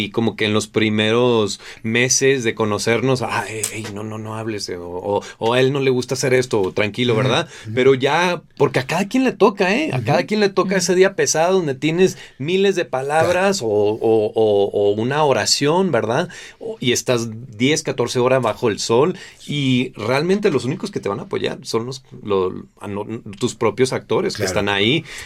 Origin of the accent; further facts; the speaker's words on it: Mexico; yo soy mexicano, pero de la frontera, así que hablo English.